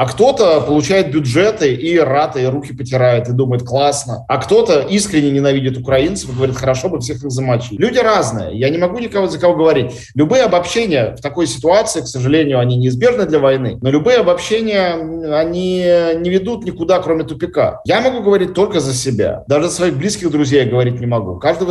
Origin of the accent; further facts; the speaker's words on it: Russia; оказалось то, что я россиянин, важнее моих взглядов